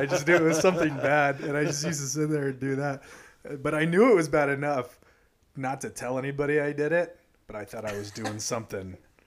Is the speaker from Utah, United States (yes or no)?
no; Prescott Valley, Arizona, United States; Because I always thought that growing up in Prescott Valley, I was